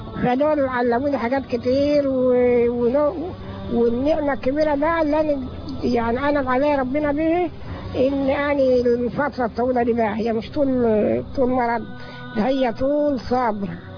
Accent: Egypt; وفي نهاية المشوار استقرت هنا في بلدي كفر صرناقي مركز متغامر محافظة الأهلية من سنة 59، وأنا في قريتي هنا كفر صرناقي.

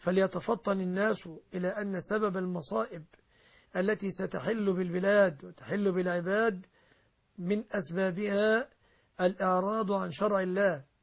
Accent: Egypt

